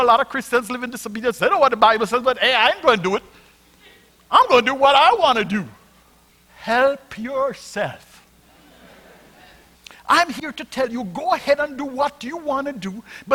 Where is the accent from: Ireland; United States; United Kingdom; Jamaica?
Jamaica; But guess what? Being Jamaican, you've met a few of us and you know we're crazy.